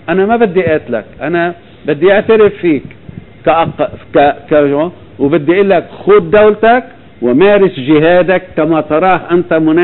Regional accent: Lebanon; أنا كمواطن لبناني بدي صرف النظر عن أي تجربة عربية أخرى

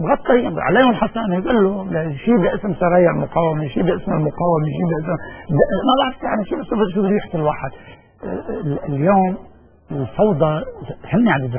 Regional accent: Lebanon; فانا مواطن لبناني

